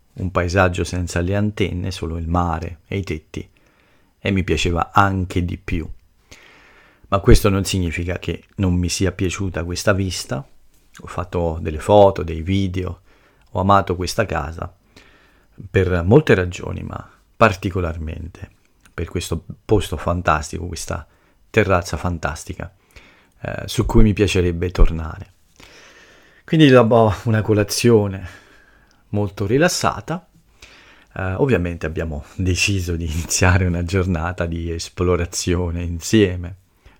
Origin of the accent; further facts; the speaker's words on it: Lazio, Italy; E anche dalle mie parti, nel basso Lazio, è possibile trovare alcune piccole città sul mare